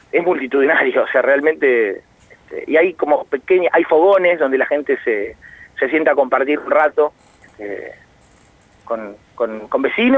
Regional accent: Buenos Aires, Argentina; born there; now in Tierra del Fuego, Argentina; Yo soy nacido en Buenos Aires, en Capital, vivo en Tierra del Fuego ahora 15 años

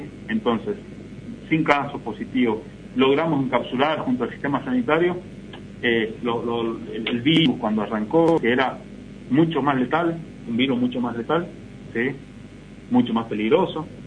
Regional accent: Malargüe, Mendoza, Argentina; born there; Punto dos, yo nací en Malargüe y le puedo asegurar que yo voy a caminar tranquilo, Malargüe

